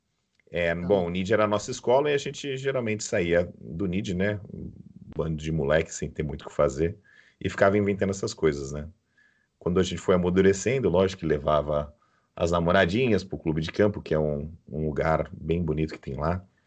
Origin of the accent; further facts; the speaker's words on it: Mairiporã, São Paulo, Brazil; moved away; minha escola foi em Mariporã, eu passava mais tempo em Mariporã, né? Então era... Ali ficou a minha casa mesmo, né? O lugar onde eu cresci, onde eu fiz a maior número de amizades.